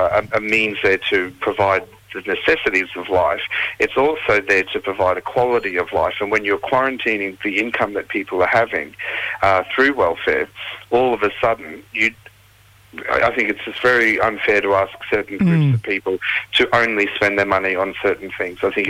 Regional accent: Mapoon, Queensland, Australia; now in Cairns, Australia; So I'm from Western Cape of Cape York, so Marpoon and Gulf of Carpentaria, where we have ancestral links down to there as well with the Wangi tribe. So yes. We're based in Cairns these days

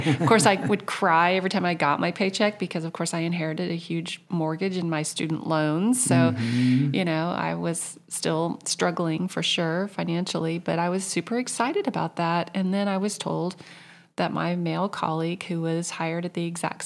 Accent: Tulsa, Oklahoma, United States; That's where I'm from. It's home. And my family was still in Oklahoma, was still in Tulsa.

